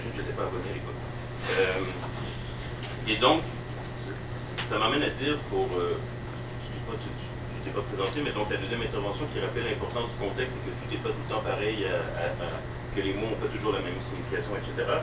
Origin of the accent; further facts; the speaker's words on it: Quebec, Canada; je viens du Québec en fait. Je suis aussi dans les réseaux anarchistes au Québec. Et par ailleurs, je suis aussi à l'université, je suis accessoirement athée aussi.